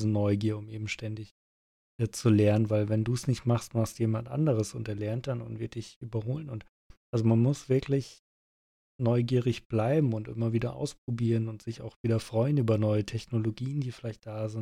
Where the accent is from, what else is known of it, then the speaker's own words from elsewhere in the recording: Germany; fällt mir das persönlich als Deutscher viel schwerer